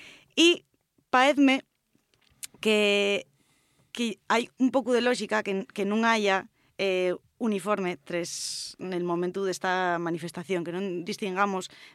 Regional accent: Asturias, Spain; y al final somos todos asturianos

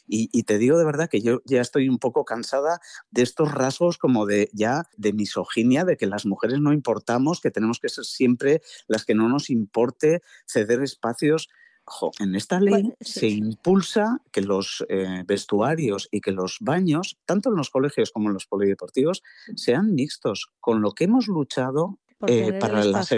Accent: Irún, Basque Country, Spain; Y está pasando, por ejemplo, en mi pueblo, en el polideportivo de Irún.

